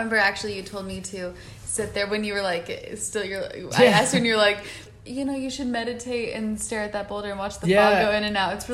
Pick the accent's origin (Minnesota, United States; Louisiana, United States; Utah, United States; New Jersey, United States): Utah, United States; And as a child, because I grew up in Utah, and apparently, I mean, we have like our dinosaur areas.